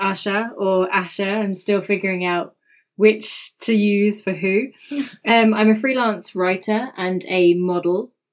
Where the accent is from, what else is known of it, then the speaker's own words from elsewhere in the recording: London, United Kingdom; especially growing up in a Western society. I was born and brought up in London.